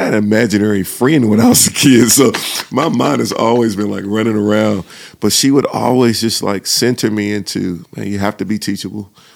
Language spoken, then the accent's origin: English; Salisbury, North Carolina, United States; And so I was raised in Salisbury, North Carolina, with my dad, who was in the military, but with my grandmother, which is my mom's mother.